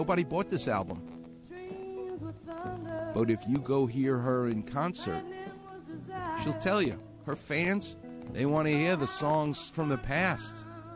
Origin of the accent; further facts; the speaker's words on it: Far Rockaway, New York, United States; Vitas Gerulaitis, John McEnroe, and Mary Carrillo were teenagers together where I'm from, Queens. I'm from Far Rockaway. They're from Douglaston.